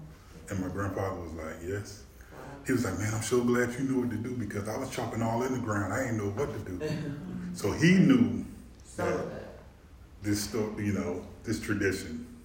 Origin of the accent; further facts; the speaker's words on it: Arkansas, United States; I am from Arkansas.